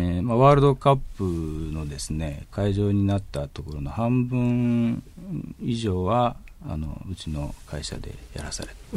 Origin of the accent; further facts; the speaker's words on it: Nagoya, Aichi, Japan; 名古屋の出身でございまして、まあ、静岡にいたあの期間というのはほんの少しでございましたので